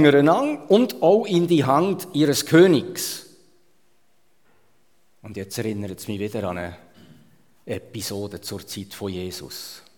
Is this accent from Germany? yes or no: no; Switzerland; born there; Ich bin einfach in der Schweiz geboren, wo wir es so gut haben.